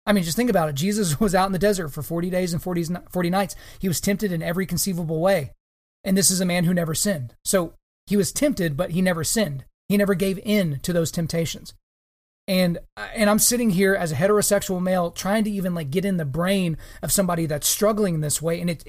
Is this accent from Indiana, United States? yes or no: no; Oklahoma, United States; In my home state of Oklahoma.